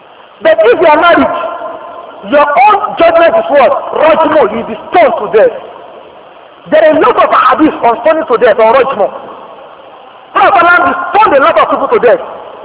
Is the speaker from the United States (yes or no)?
no; Nigeria; I will speak, act, behave, and I think interact first as a Nigerian before any other thing.